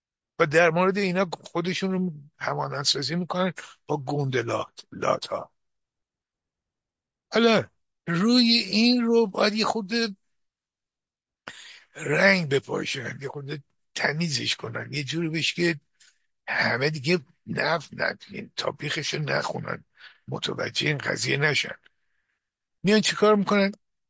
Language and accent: Persian; Tehran, Tehran Province, Iran; born there; منم تو جنوب شهر تهران به دنیا آمدم